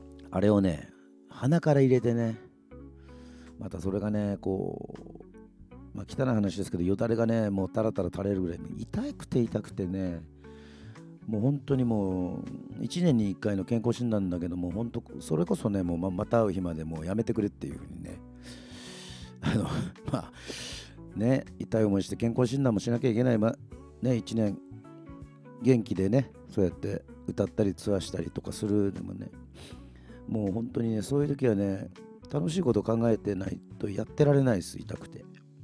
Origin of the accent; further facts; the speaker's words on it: Yoron, Kagoshima, Japan; まあ私はあの、まあ改めて言いますけど、与論島出身ですけども、